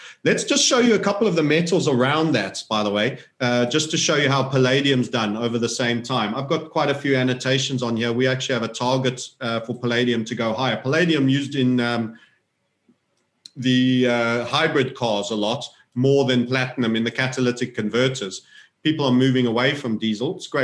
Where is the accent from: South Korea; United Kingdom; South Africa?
South Africa; born there; I say that as a South African born citizen, so I'm entitled to be a bit disparaging.